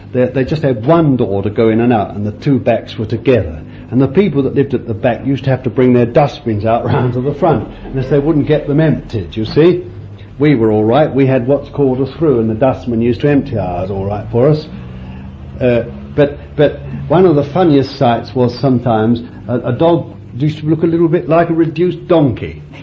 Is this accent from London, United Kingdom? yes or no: yes; London, United Kingdom; born there; Sorry, I mustn't be too Londonish. I was born in London.